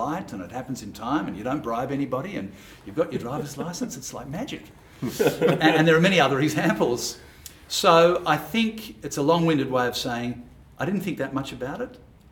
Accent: Sydney, New South Wales, Australia; it's about my life when I was a kid as well, growing up in Sydney.

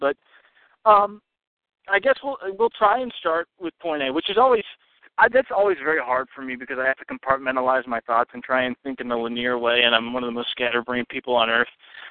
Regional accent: the South, United States; I'm sorry, I'm not Canadian, dude. I'm not up with your fancy. I'm a Southerner. We don't speak correctly ever.

